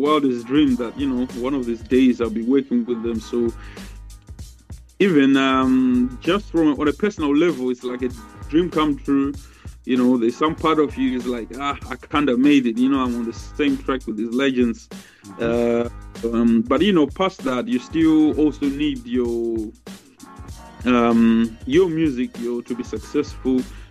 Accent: Zimbabwe; because I grew up in Zimbabwe growing up, you know, so even way back

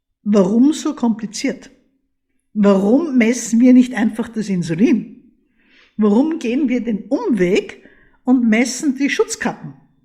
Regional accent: Austria; Bei uns in Österreich haben die meisten so eine braunrote Kappe.

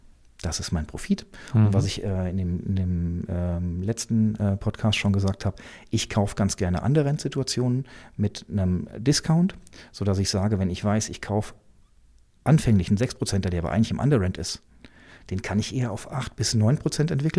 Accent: Frankfurt, Hesse, Germany; ich komme aus dem Frankfurter Raum üblich und dort habe ich auch meine ersten 8 Jahre Investorentätigkeit oder Kapitalanlegertätigkeit gehabt

